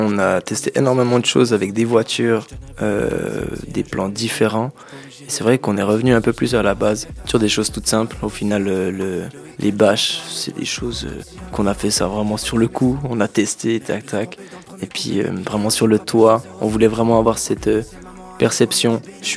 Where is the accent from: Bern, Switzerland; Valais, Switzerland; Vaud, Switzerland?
Bern, Switzerland; Corgémont; C'est là où j'ai grandi. Enfin, j'ai grandi à Corgémont, mais c'est vrai qu'au fur et à mesure, on se déporte sur les grandes villes.